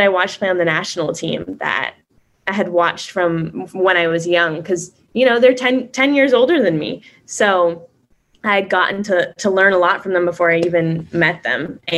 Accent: California, United States; because I'm from Northern California.

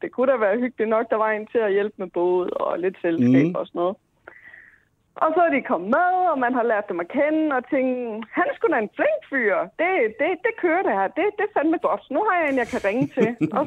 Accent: Jutland, Denmark; som I nok hører, så er jeg fra Jylland.

